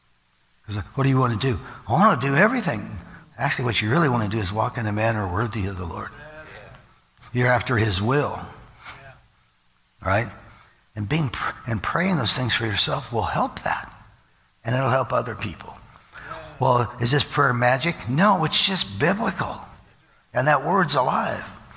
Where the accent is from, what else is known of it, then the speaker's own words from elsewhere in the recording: Midwest, United States; I grew up in the Midwest, it was pop, and we wore tennis shoes.